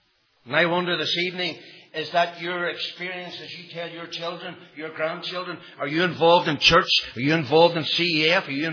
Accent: Ballynahinch, Northern Ireland, United Kingdom; I was born in Ballinahinch. And you know, I was brought up in a home that no one was saved.

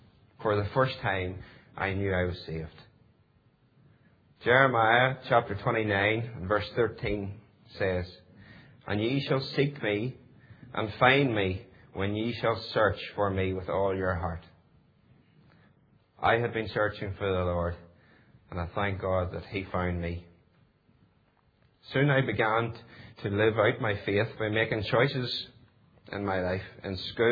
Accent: Stewartstown, Northern Ireland, United Kingdom; as a child, I grew up just outside Stewartstown on a farm, and I still farm in that area today. I attended a local Presbyterian church not far from my home

